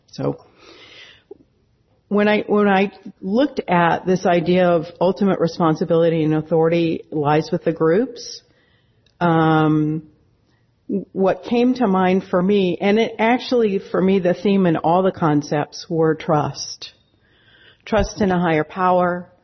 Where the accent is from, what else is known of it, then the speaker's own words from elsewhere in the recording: Columbia, Missouri, United States; I am from Columbia, Missouri, and it's a pretty cool state